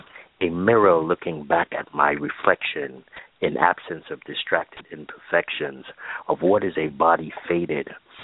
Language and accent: English; Brooklyn, New York, United States; I grew up in the Caribbean here in New York, Brooklyn kid, I should say